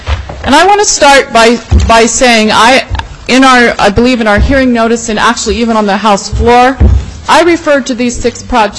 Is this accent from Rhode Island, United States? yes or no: no; Mat-Su, Alaska, United States; it's no secret I come from the Mat-Su area